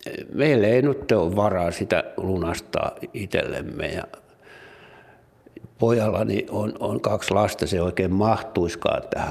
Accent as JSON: {"language": "Finnish", "town": "Helsinki", "region": "Uusimaa", "country": "Finland", "tie": "born or raised there", "said": "Katajanokalla asuttiin Satamakadulla"}